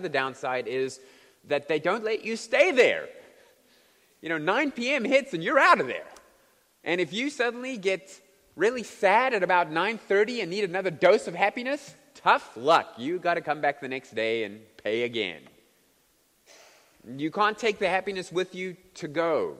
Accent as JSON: {"language": "English", "country": "South Africa", "tie": "born or raised there", "said": "Most people I grew up with in South Africa will never go there."}